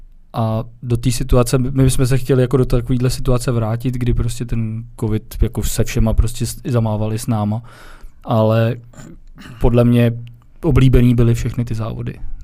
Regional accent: Most, Ústí nad Labem Region, Czechia; Já jsem z Mostu původem, takže já si myslím, že nás milují v Ústí.

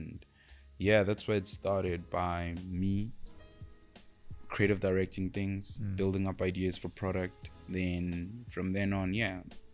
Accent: Pretoria, Gauteng, South Africa; I'm from Pretoria, born, raised in Pretoria, birthed in Pretoria.

